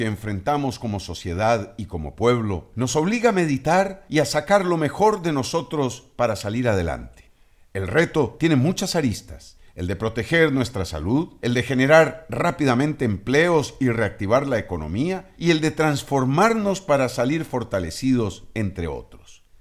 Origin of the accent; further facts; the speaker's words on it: Costa Rica; El trabajo de quienes llevan alimento al prójimo nos enaltece a todos como costarricenses.